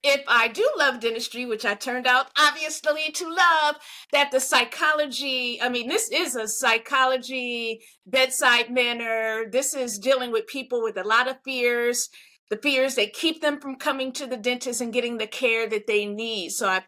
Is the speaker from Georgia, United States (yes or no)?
no; Flint, Michigan, United States; I'm from Flint, Michigan. So you add Black female from Flint, Michigan, same thing, same thing.